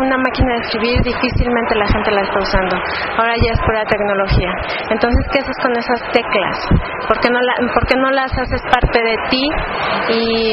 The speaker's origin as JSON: {"language": "Spanish", "town": "Taxco", "region": "Guerrero", "country": "Mexico", "tie": "born or raised there", "said": "Yo soy originaria de Taxco."}